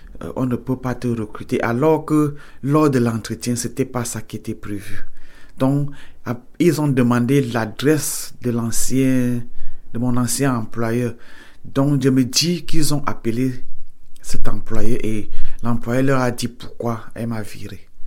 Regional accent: Cameroon; moved away as an adult; J'ai quitté le Cameroun parce que je venais retrouver mon époux. Donc c'est pour ça que je suis parti du Cameroun.

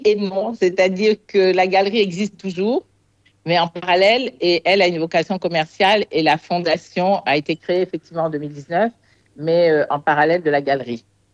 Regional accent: Bordeaux, Nouvelle-Aquitaine, France; born there; Pourquoi je suis née à Bordeaux ? Je n'y suis restée que quelques mois.

